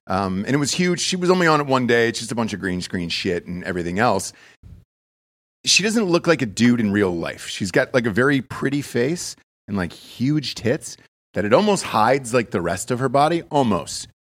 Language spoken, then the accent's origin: English; Georgia, United States; now in Austin, United States; Because I grew up in Georgia most of my life.